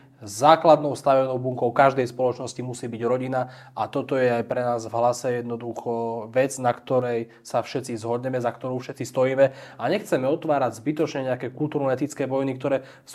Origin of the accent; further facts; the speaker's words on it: Trenčín Region, Slovakia; ja pochádzam z Trenčianskeho kraja, kde mám tú čest byť aj podpredseda